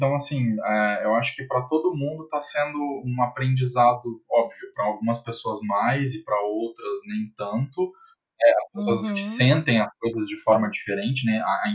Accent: São Paulo, Brazil; Eu sou do interior de São Paulo. Sou caipira.

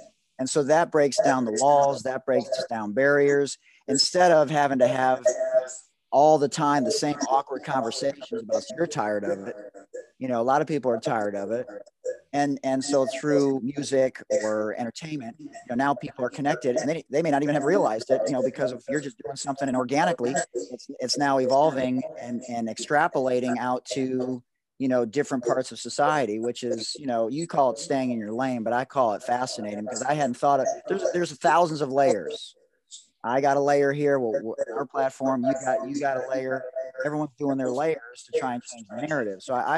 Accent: Detroit, Michigan, United States; I'm from Detroit, right? So I was integrated in fifth grade.

